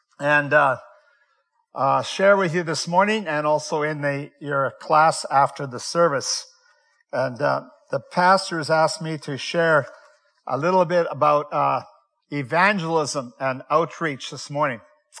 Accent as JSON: {"language": "English", "country": "Netherlands", "said": "our children were born in Europe, and I speak some Dutch because I'm originally from Holland."}